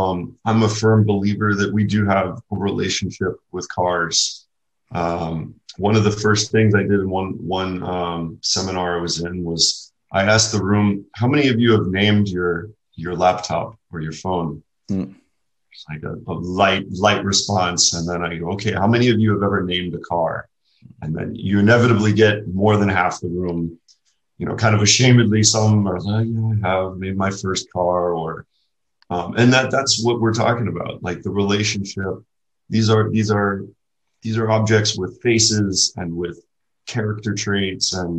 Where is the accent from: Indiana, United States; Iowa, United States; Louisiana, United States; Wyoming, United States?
Louisiana, United States; New Orleans; I was raised in New Orleans, Louisiana, and this was about the year we had the big hurricane, 2005, 2006.